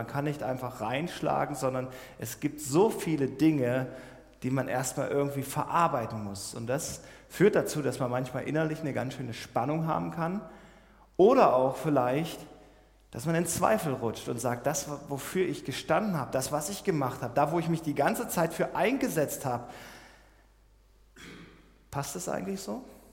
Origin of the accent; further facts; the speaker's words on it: Magdeburg, Saxony-Anhalt, Germany; Gerade jetzt war in Magdeburg auch, in quasi meiner Heimatstadt sozusagen, auch Protestaktion